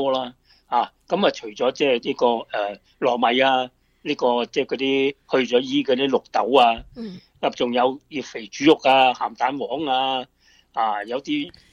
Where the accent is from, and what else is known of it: Guangdong, China